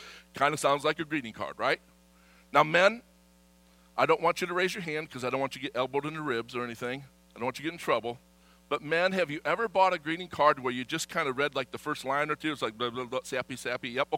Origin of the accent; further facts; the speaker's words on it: Michigan, United States; Right, growing up in Michigan, this was a huge deal.